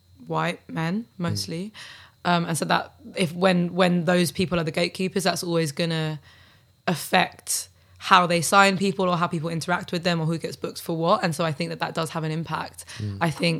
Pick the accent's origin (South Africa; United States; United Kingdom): United Kingdom; London; Well, I guess like being from South London